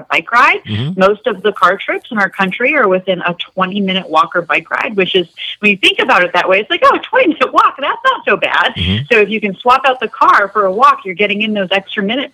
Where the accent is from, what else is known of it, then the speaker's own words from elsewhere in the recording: Chelmsford, Massachusetts, United States; It's actually my hometown. I'm originally from Chelmsford, Massachusetts. And so I grew up in the 90s